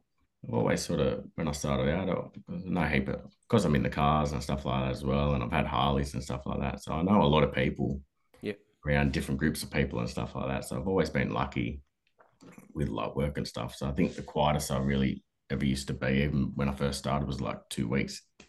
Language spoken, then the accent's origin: English; Newcastle, New South Wales, Australia; is from Adelaide and I'm from Newcastle, so obviously we've